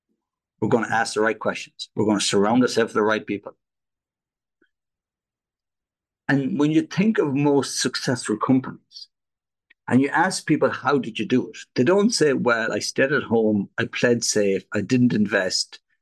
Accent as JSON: {"language": "English", "country": "Ireland", "tie": "born or raised there", "said": "As an Irish guy growing up, I've never had alcohol."}